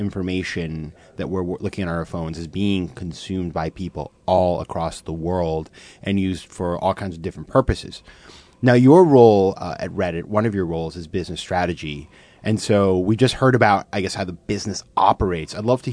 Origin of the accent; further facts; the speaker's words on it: Maine, United States; whether it's the Gambia or it's Myanmar or it's Maine, my home state has a democratization of information.